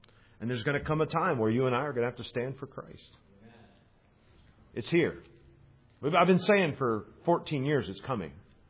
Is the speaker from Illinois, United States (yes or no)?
yes; Illinois, United States; Now I'm from Illinois.